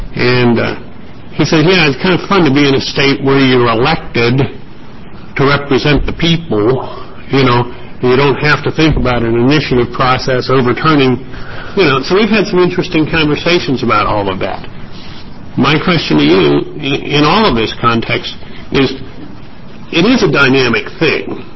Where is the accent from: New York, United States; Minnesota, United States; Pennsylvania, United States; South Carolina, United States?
Pennsylvania, United States; moved away as an adult; now in Oregon, United States; I grew up in Pennsylvania. Now, I've been in Oregon probably at least nine-tenths of Senator Atkinson's life, if not more.